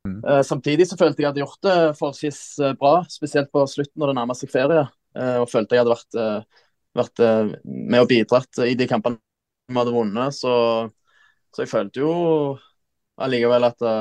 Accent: Jørpeland, Rogaland, Norway; Så jeg satt hjemme på Hjørpeland, var på ferie hjemme

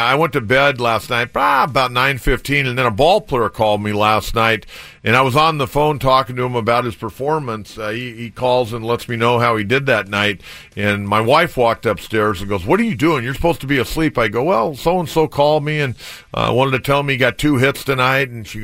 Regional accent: San Diego, California, United States; But as a kid growing up in San Diego, I remember sitting on the edge of my bed on Sundays

